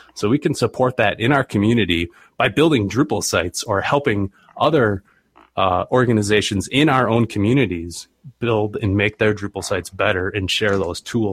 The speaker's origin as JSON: {"language": "English", "region": "Minnesota", "country": "United States", "said": "I live now in Minnesota, and I'm from Minnesota."}